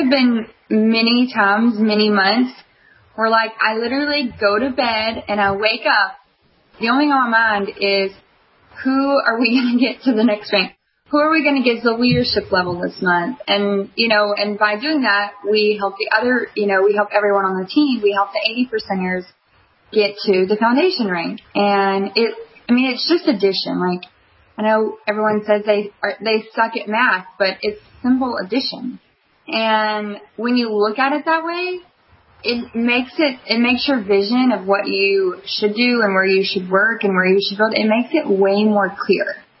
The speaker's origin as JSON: {"language": "English", "region": "Texas", "country": "United States", "said": "and we're from Texas. We live in the country, hence my awesome accent"}